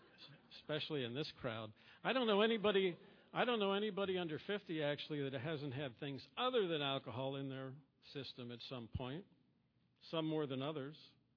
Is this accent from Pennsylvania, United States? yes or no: yes; Pittsburgh, Pennsylvania, United States; I grew up in Pittsburgh, by the way.